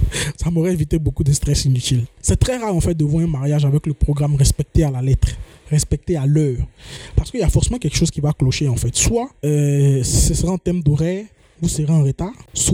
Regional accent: Bondoukou, Zanzan, Côte d’Ivoire; Moi, je viens de Bandoukou.

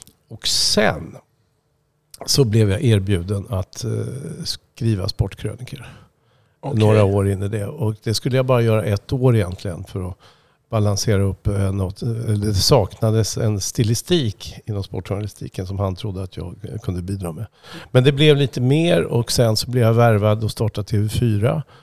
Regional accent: Linköping, Östergötland, Sweden; vi växte upp ihop i Linköping

